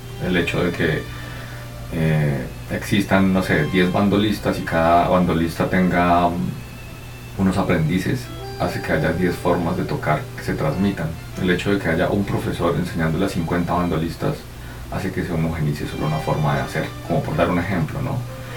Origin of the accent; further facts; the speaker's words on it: San Luis de Palenque, Casanare, Colombia; born there; Pues se llama San Luis de Palenque, está en Casanare